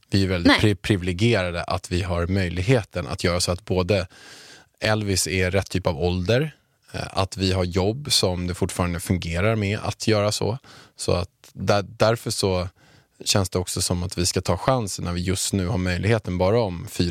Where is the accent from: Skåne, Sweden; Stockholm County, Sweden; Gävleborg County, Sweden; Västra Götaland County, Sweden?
Stockholm County, Sweden; Haninge; jag kommer från Haninge som du vet. Och jag har, jag är uppväxt några hundra meter från Beijerbygg när det låg i Haninge förut.